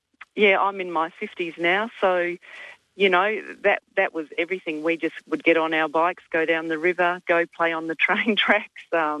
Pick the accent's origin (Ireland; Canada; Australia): Australia; Bassendean, Western Australia; I was born by the river and I grew up in Bassendean, over the road from the river